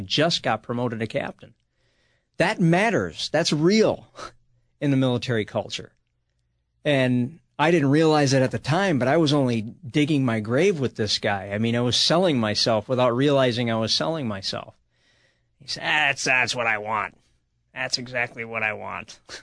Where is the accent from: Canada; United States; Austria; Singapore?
United States; Minnesota; also born or lived in Virginia / Alabama / Missouri / Washington, D.C.; being a Minnesotan in Alabama, stationed in Alabama.